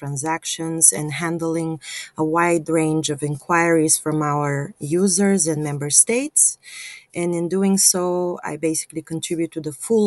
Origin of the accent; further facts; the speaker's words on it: Bulgaria; I am originally from Bulgaria.